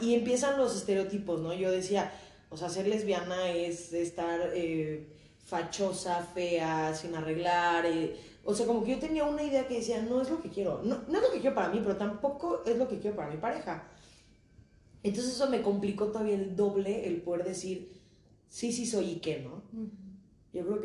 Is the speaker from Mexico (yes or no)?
yes; Cuernavaca, Morelos, Mexico; También somos de provincia, somos de Cuernavaca, que es mucho más chico que Aguascalientes. La ventaja que tiene es que tiene la Ciudad de México muy cerca